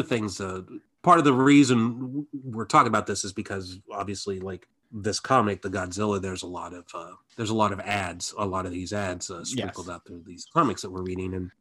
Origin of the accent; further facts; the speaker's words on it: Midwest, United States; We were much nicer in the Midwest, Paul.